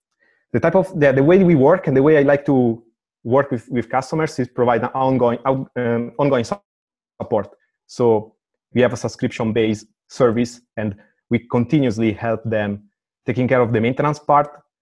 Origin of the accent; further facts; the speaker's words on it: Italy; English is a second language; I come from Italy and I am a technical dude.